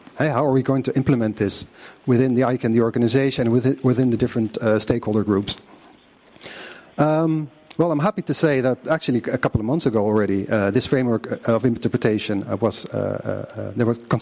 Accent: Netherlands; I'm from the Netherlands, an at-large advisory committee member.

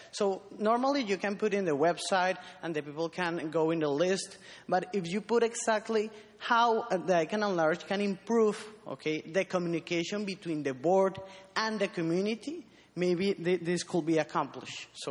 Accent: Colombia; I'm from Colombia.

